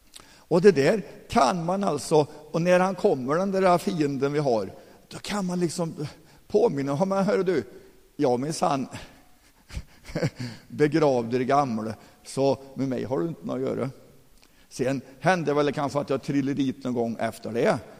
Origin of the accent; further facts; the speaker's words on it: Forshaga, Värmland, Sweden; När jag var 12 år gammal, då jag var uppväxt i baptistförsamlingen i Forshaga